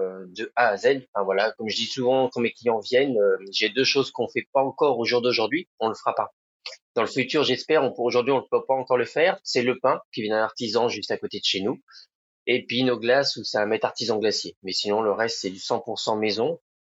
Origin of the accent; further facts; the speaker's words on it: La Ferté-Bernard, Pays de la Loire, France; j'ai 45 ans. Je suis originaire de la Sarthe, de La Ferté-Bernard, fils de parents agriculteurs.